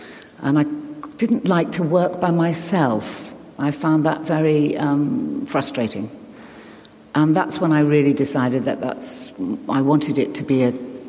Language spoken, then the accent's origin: English; New York, United States; born there; I was born in New York, and we had a nanny called Aggie